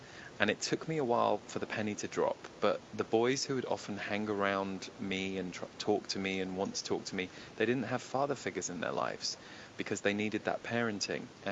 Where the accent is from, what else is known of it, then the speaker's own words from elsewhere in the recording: United Kingdom; maybe that was just growing up in Britain